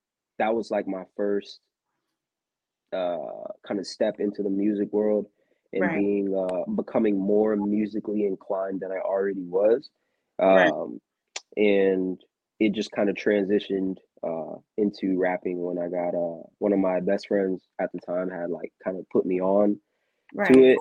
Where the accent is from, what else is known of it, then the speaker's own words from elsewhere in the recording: St. Petersburg, Florida, United States; I'm from St. Petersburg, Florida. Shout out to the bird.